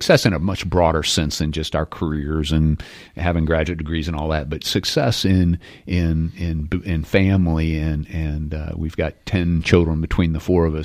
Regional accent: Texas, United States; Or and so we just always said, "We're from Texas." And so when I started looking for a university, I started looking at University of Texas

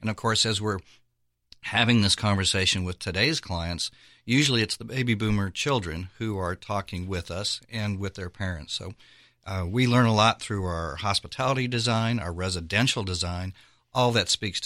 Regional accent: Texas, United States; as a Texan

